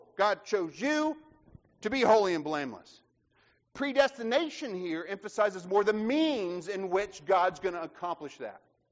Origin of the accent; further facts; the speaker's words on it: the South, United States; I mean, I'm from the South, but I still am guessing.